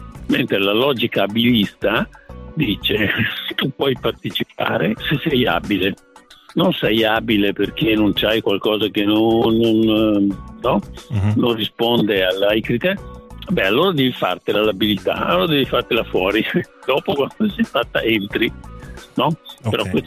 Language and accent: Italian; Ukraine; Italian is a second language; perché io vengo dall'Ucraina